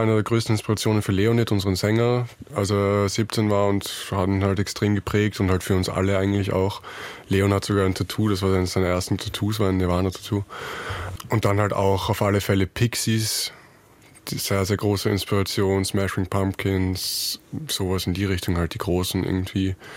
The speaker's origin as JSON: {"language": "German", "region": "Vienna", "country": "Austria", "said": "Ja, wir sind alle aus Wien."}